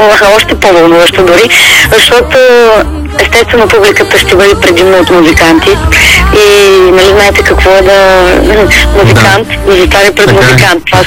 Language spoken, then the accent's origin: Bulgarian; Dobrich, Dobrich Province, Bulgaria; moved away; първият концерт беше в моя роден град и аз за първи път представих албума Следваща стъпка в Добрич. И разбира се, там като аз се чувствам като част от този град, така или иначе, въпреки че отдавна вече не живея там.